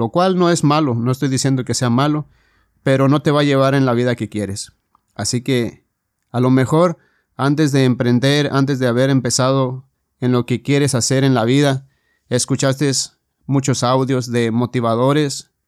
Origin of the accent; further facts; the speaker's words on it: Mexico; como yo mexicano, siempre escuchamos que la práctica hace el maestro